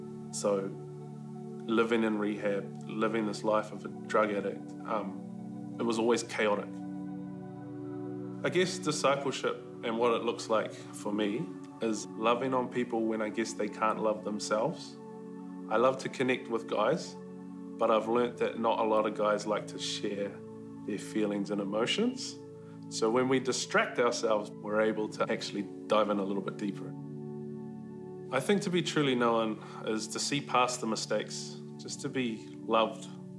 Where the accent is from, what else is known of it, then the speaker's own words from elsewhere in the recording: Whakatane, Bay of Plenty, New Zealand; I'm from Whakatane. My dad left when I was 2.